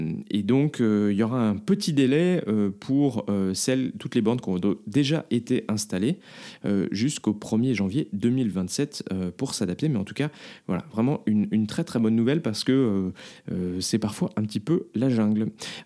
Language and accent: French; France; now in Belgium; parce que on est français mais on habite en Belgique